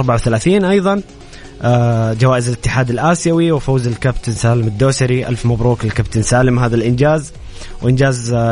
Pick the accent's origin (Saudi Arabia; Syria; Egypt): Saudi Arabia; اللي افرحنا جميعا كسعوديين